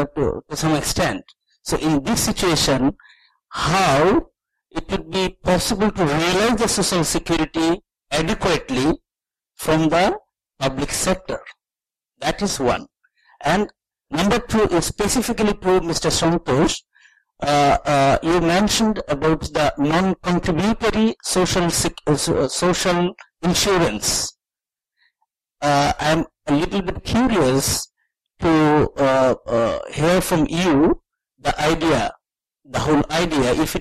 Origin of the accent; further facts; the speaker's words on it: Bangladesh; from Bangladesh